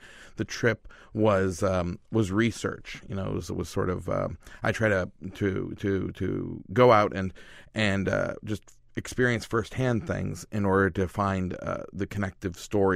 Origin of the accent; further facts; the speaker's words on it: Maine, United States; now in New York, United States; No, I'm originally from Maine, and I live in New York.